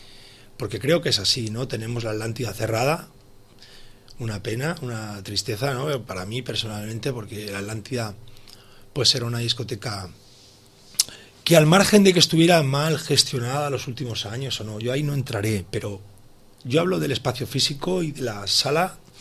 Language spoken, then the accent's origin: Spanish; Sitges, Catalonia, Spain; no tengo que invitaros a los que somos de Sitges